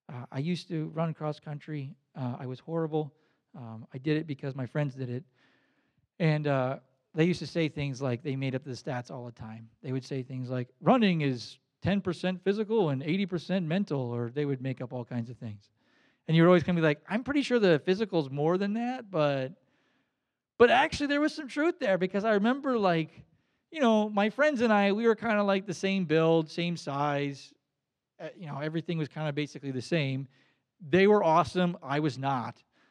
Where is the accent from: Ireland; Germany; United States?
Germany; Baden-Württemberg; I grew up in Black Forest, Germany, if that doesn't make sense.